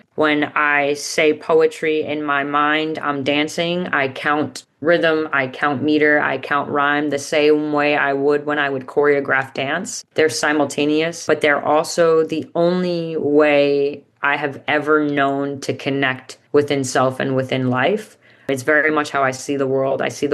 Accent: New York City, New York, United States; also born or lived in Staten Island; I was born and raised in Queens. I spent the tail end of my high school career in Staten Island.

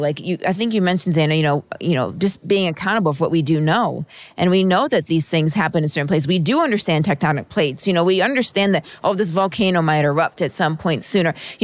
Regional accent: New York, United States; She's from Florida and I'm from New York.

